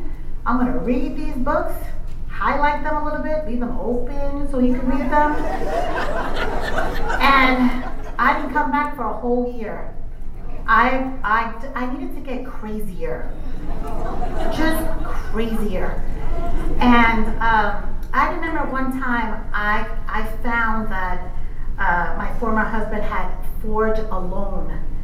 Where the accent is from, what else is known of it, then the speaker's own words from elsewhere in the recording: New York, United States; now in Palm Springs, United States; So I'm from New York and I'm an opportunist